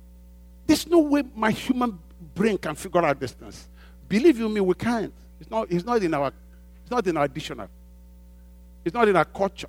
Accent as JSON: {"language": "English", "town": "Owerri", "region": "Imo", "country": "Nigeria", "tie": "born or raised there", "said": "You know, growing up, I grew up in Owerri. Beautiful place, beautiful."}